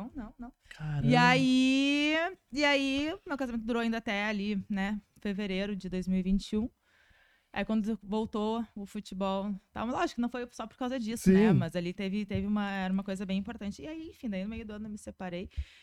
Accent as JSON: {"language": "Portuguese", "town": "Porto Alegre", "region": "Rio Grande do Sul", "country": "Brazil", "tie": "born or raised there", "also_born_or_lived": "Não-Me-Toque", "said": "E aí eu nasci lá, mas quando eu tinha 3 anos de idade, a gente veio pra Porto Alegre."}